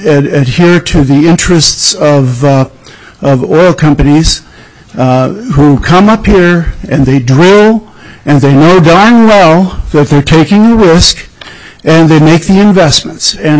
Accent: Anchorage, Alaska, United States; I'm from Anchorage.

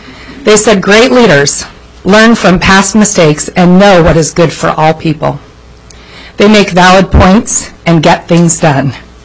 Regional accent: Kodiak, Alaska, United States; I'm a 43-year Alaskan, born and raised in Kodiak.

